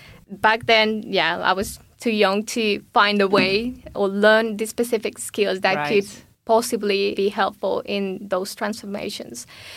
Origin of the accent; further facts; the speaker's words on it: Bogota, Bogotá Capital District, Colombia; now in United Kingdom; I'm from Bogota. That's the capital city of Colombia.